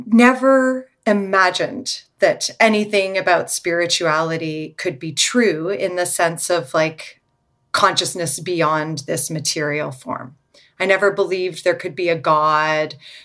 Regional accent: Toronto, Ontario, Canada; I grew up in Toronto, in Canada, and I was born in the 80s. So. I'm a very reformed Jew.

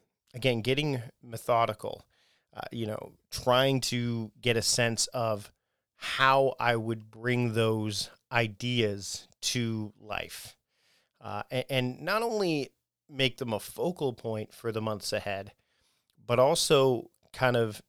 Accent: Hamilton, Ontario, Canada; Martin Short, the comedian who is actually from my hometown, where I was born, Hamilton, Ontario, Canada.

